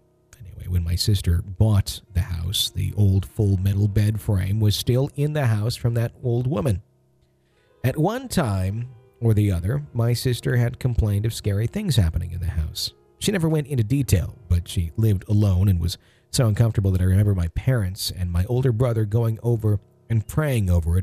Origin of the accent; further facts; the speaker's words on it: Fond du Lac, Wisconsin, United States; We were driving back from northern Michigan and it was in between Green Bay and my hometown in Fond du Lac.